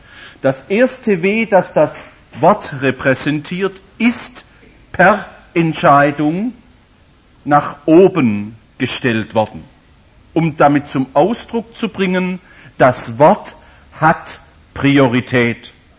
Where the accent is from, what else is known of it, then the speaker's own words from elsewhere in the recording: Holzgerlingen, Baden-Württemberg, Germany; accent: Swabian; Ich bin ein gebürtiger Holzgerlinger, also gar nicht so hier weit weg.